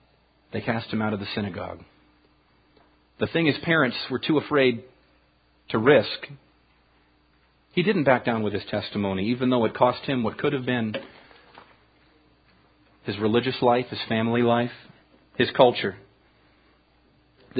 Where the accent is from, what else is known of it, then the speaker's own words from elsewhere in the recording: Stockton, California, United States; I grew up in Stockton.